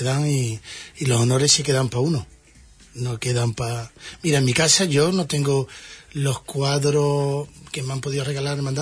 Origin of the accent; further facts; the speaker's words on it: Huelva, Andalusia, Spain; soy de Huelva, que este premio venía a Huelva, y que soy de Huelva y seguiré siendo de Huelva.